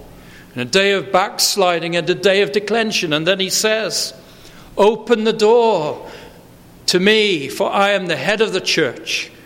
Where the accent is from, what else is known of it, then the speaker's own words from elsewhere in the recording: United Kingdom; I can think of instances coming up right now in my home country, the United Kingdom